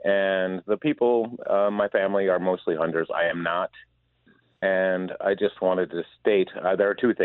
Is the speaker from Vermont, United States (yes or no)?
yes; Vermont, United States; I was raised in Vermont, and in Vermont, you have to get an NRA certificate in order to become a hunter.